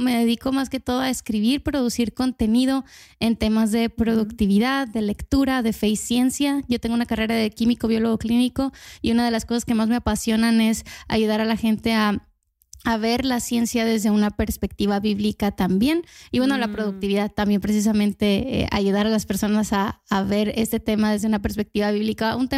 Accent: Sonora, Mexico; moved away as an adult; now in Guatemala; Yo soy mexicana, de Sonora, México, pero ya tenemos unos años con mi esposo viviendo acá en Guatemala.

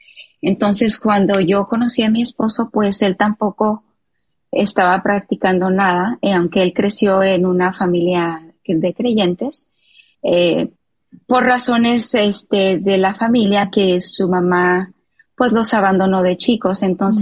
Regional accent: Mexico; regresé, que estoy en México y la verdad ha sido verdaderamente como un refrigerio regresar acá a mi tierra

